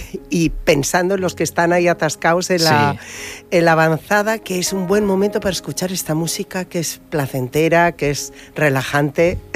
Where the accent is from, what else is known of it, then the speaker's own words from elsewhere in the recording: Bilbao, Basque Country, Spain; como soy de bilbaína, me fui a Barcelona a estudiar